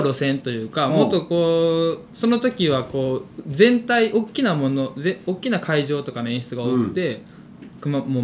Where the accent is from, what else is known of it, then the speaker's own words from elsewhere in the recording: Nara, Japan; born there; 生まれは奈良県生まれは奈良県